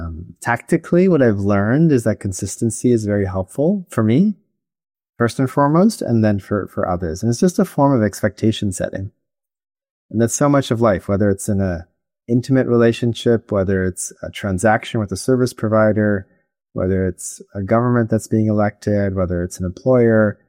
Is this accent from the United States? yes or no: no; Ottawa, Ontario, Canada; And I grew up in Ottawa, Canada, capital city